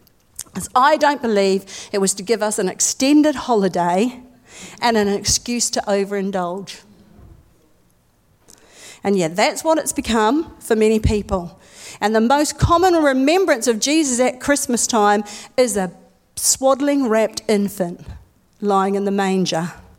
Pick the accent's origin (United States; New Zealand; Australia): New Zealand; I'm a New Zealander.